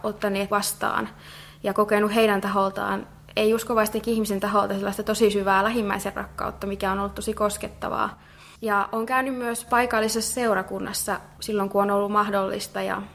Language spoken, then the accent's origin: Finnish; Kälviä, Central Ostrobothnia, Finland; now in Jyväskylä, Finland; mä oon täältä Kälviältä kotoisin ja täällä tosiaan käynyt koulut ja lukion ja sitten lukion jälkeen muutin sitten vähitellen Jyväskylään ja opiskelen siellä tällä hetkellä kielten opettajaksi. Ja oon kotoisin uskovaisesta kodista